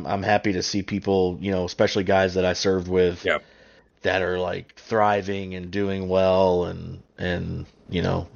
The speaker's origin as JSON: {"language": "English", "region": "Florida", "country": "United States", "tie": "born or raised there", "lives_now": "Buffalo, United States", "said": "I've been to Tennessee a couple times because I grew up in Florida"}